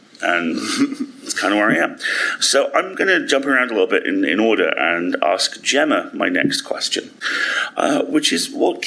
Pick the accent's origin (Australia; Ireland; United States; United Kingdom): United Kingdom; And of course, being terribly British, my family, I watched this and went, fairly certain we've just seen a man die.